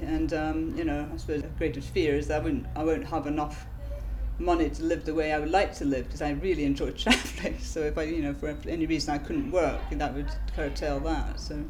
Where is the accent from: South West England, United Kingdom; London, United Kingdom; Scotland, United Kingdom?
Scotland, United Kingdom; I really want to promote the fact I'm Scottish